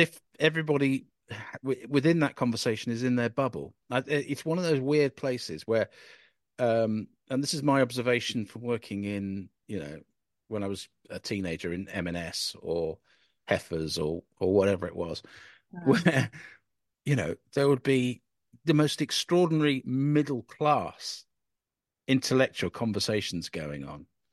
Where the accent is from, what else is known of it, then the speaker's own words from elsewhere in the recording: Cambridge, East of England, United Kingdom; as you know, I'm originally from Cambridge.